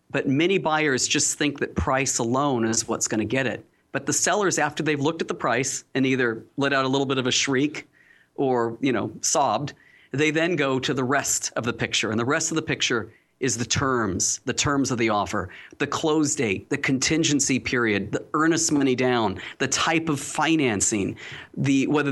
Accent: Carlsbad, California, United States; In Carlsbad, my hometown, where I'm based, in a very, very tight market.

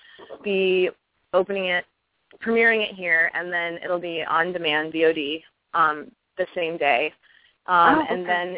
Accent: Garner, Iowa, United States; Garner, Iowa, because that's where my parents grew up. It's my hometown.

